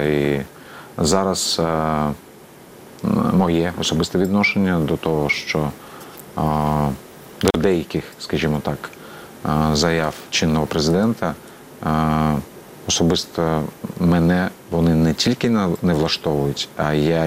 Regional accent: Crimea, Ukraine; підтримує окупацію Криму, моєї малої батьківщини

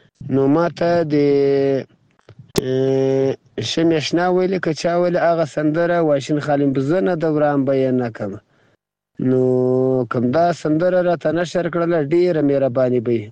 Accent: Zabul, Afghanistan; now in Iran; د زابل ولایت خاکیابوان دی ولسوالۍ د اجنهیم د کلي اوسیدونکی یم دا مهال له ایران را تای سر په تماس کې یم

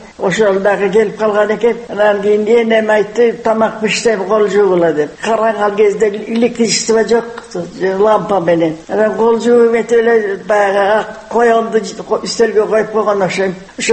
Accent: Karakol, Issyk-Kul Region, Kyrgyzstan; Мен кичине кезимде Каракол шаарында туруп турабыз. Кытайдан качып кайра келгенден кийин ошо эмеде.

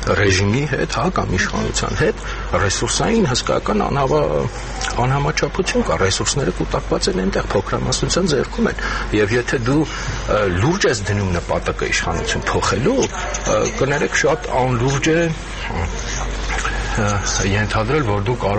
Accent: Yerevan, Armenia; Ինձ որպես երևանցի դա ռեալ հուզող խնդիր է։

